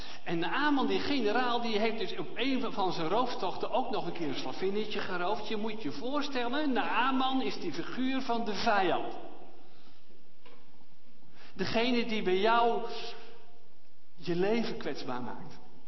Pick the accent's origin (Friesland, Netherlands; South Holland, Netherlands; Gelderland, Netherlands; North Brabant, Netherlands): Gelderland, Netherlands; Voorthuizen; born there; dat heb ik ook als ik in Voorthuizen mag spreken. Dat is mijn geboortegrond.